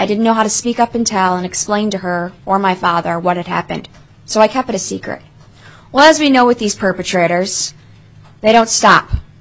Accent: Chicago, Illinois, United States; As I said, I come from Chicago, Illinois, and I am taking this bill across the country because children are not just being abused in my home state of Illinois.

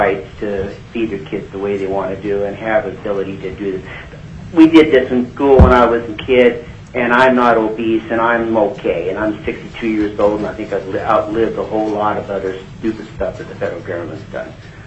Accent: Palmer, Alaska, United States; I'm from Palmer, and I'm speaking for myself.

